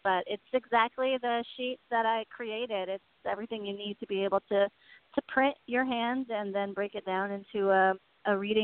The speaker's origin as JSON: {"language": "English", "town": "Atlanta", "region": "Georgia", "country": "United States", "tie": "born or raised there", "said": "I was thinking about all the things that Atlanta, my hometown, has in terms of metaphysical practitioners and modalities."}